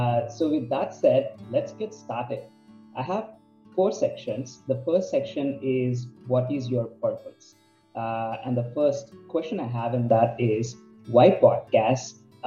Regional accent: Visakhapatnam, Andhra Pradesh, India; you know, just so that people can call me easy that way. And I come from Vizag, Andhra Pradesh

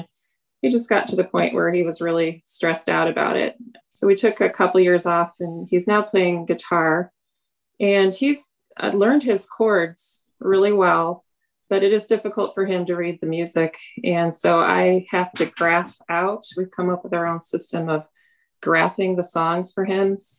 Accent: United States; from the United States

